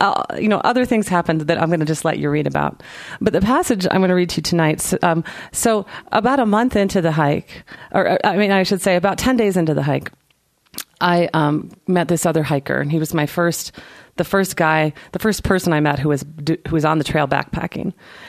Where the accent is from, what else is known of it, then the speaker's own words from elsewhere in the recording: United States; because I'm such an American.